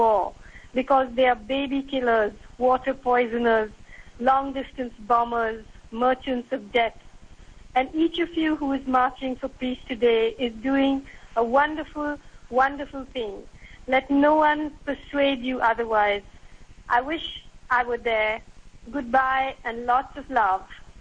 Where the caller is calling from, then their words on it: Kerala, India; I'm calling from Kerala in India, where it's close to midnight.